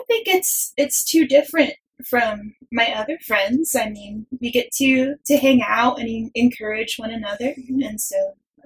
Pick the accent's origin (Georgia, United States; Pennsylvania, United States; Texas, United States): Texas, United States; I'm a librarian from West Texas, and I'm also a Christian.